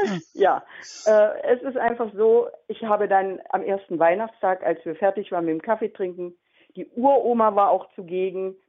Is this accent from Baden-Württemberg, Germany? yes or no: no; Magdeburg, Saxony-Anhalt, Germany; Noch nie gesehen, bin Magdeburger, noch nie gesehen.